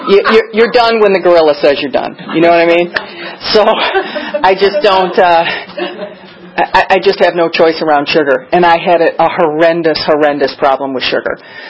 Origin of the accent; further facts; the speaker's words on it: Midwest, United States; I grew up in the Midwest. We were kind of lower middle class.